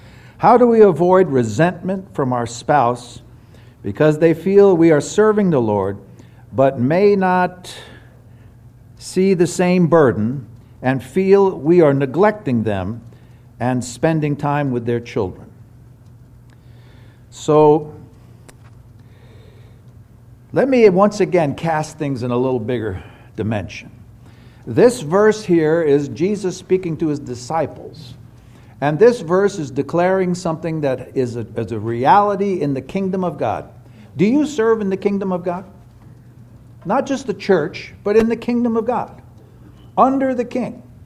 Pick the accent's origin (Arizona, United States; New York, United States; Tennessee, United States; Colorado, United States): New York, United States; New York City; our dear brother Kit had to go up to New York, my hometown, just to get down here.